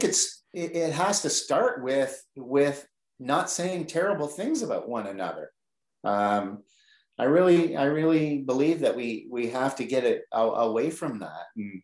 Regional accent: Oshawa, Ontario, Canada; I can remember, and I grew up in Oshawa, of course

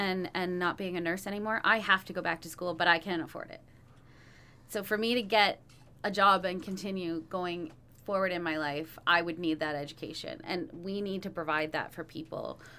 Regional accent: Kitchener, Ontario, Canada; I'm originally from Kitchener. I moved to Peterborough to go to school to be a nurse.

